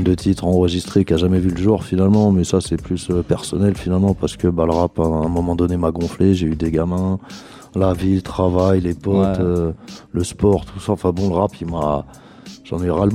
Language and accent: French; Montreuil, Île-de-France, France; also born or lived in Bagnolet / Fontenay-sous-Bois / Aubervilliers; moi, je suis né à Bagnolet, j'ai grandi à Montreuil, Fontenay-sous-Bois, Aubervilliers, enfin j'ai pas mal voyagé dans la banlieue